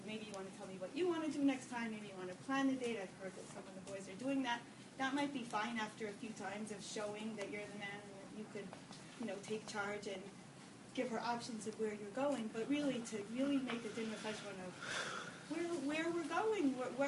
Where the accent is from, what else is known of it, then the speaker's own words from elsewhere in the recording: California, United States; I never went to camp here. I grew up in California. We didn't do that then.